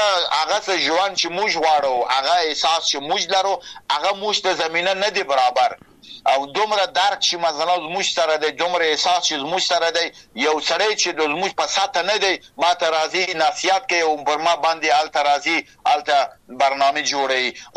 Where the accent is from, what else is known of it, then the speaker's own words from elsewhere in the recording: Afghanistan; ما په افغانستان کې پیدا سوم او غد سوم،